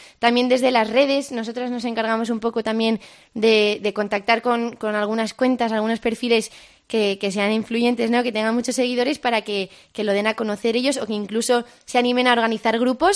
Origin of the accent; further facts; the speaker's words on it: Cantabria, Spain; No, nosotras venimos desde Cantabria